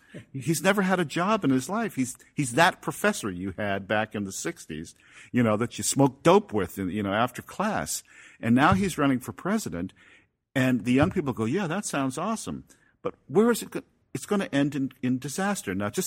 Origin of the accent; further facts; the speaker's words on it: Ireland; because I am Irish after all